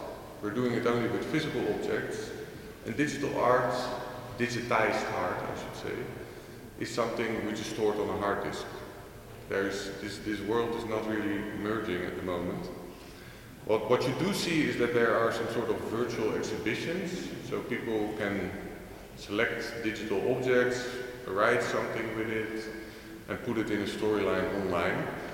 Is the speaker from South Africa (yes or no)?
no; Netherlands; English is a second language; I'm from the Netherlands